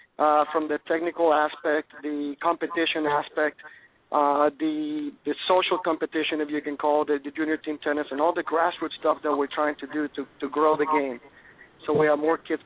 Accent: Puerto Rico; Puerto Rico.

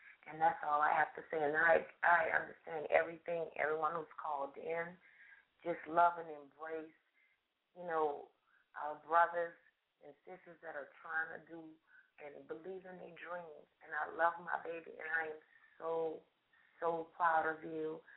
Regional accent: New Orleans, Louisiana, United States; I'm from New Orleans.

